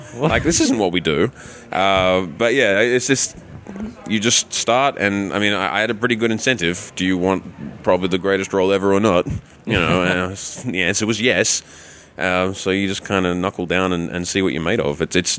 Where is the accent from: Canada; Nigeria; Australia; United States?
Australia; I'm from Australia